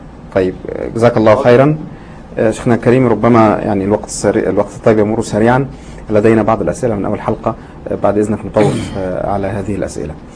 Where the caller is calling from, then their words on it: Tunisia; أنا أتصل من تونس